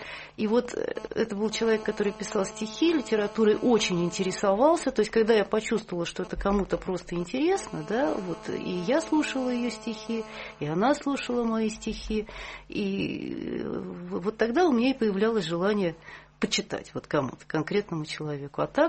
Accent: Saint Petersburg, Russia; Родилась я в Ленинграде, вот, на Петроградской стороне, на набережной реки Карповки, там, где вот и сейчас живу.

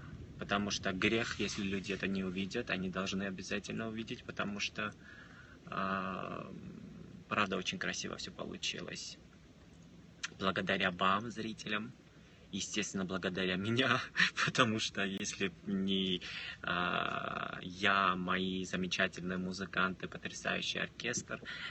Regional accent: Georgia; Нет, я не русский, я грузин.

